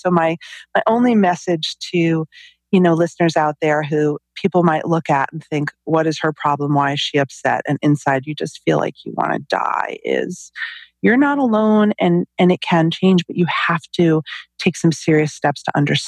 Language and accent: English; New York metropolitan area, United States; I grew up in the New York City suburbs, you know, very dysfunctional family, but I certainly wanted for nothing.